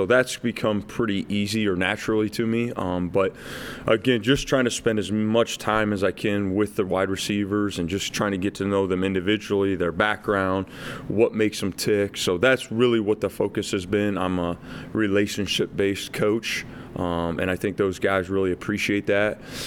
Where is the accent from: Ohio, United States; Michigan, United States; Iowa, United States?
Iowa, United States; Algona; I'm from Algona, Iowa. We have a McDonald's, Subway, and a church in Algona, Iowa.